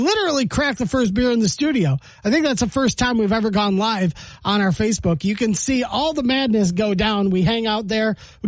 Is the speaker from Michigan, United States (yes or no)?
yes; Kalamazoo, Michigan, United States; moved away; And I told this dude I was from Kalamazoo.